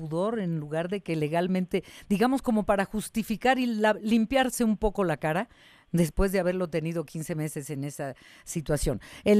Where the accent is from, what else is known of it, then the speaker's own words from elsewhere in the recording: Mexico; nuestro mejor escenario como mexicanos